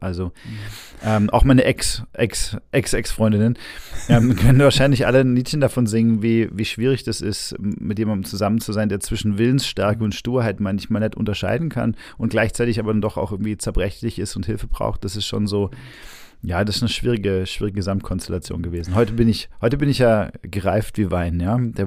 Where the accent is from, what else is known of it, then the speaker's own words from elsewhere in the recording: Stuttgart, Baden-Württemberg, Germany; Geboren bin ich in Stuttgart. Und dort haben meine Eltern mich sowohl gezeugt als auch am Anfang aufgezogen. Also meine frühe Kindheit bis zur Grundschule. Bis der ersten Klasse Grundschule ist in Stuttgart in Degerloch. Da kommt auch ein bisschen der schwäbische Einschlag, meine ich mal, doch auch durch.